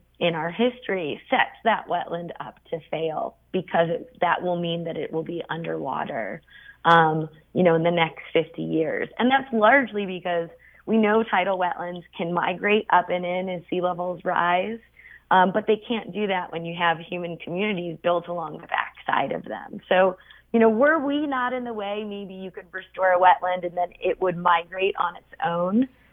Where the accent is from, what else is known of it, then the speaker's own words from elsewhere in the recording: Boston, Massachusetts, United States; born there; also born or lived in New York; I was born in Boston, but yes, I lived in New York for 7 years.